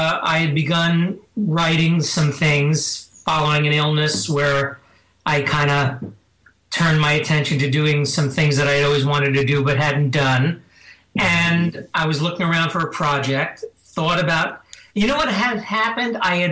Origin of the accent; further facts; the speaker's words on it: New York City, New York, United States; But I grew up in New York City.